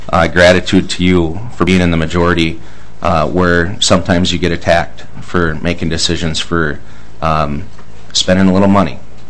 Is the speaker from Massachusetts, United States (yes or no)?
no; Minnesota, United States; I grew up out in greater Minnesota, but it's easy.